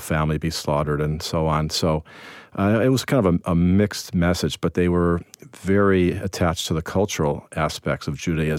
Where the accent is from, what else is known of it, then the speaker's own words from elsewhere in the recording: Evanston, Illinois, United States; I grew up in Chicago, actually in Evanston for most of my time in Chicago, which is a near north suburb.